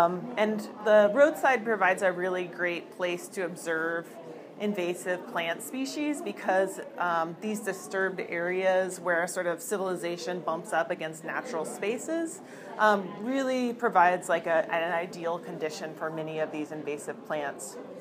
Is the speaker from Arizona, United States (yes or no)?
yes; Arizona, United States; I grew up in Arizona in a suburb of Phoenix